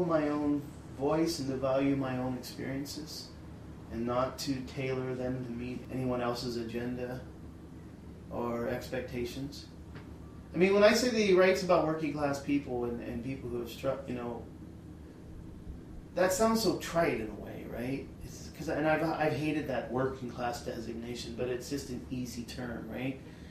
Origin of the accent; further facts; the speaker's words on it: United States; I mean, I'm an American. I grew up an American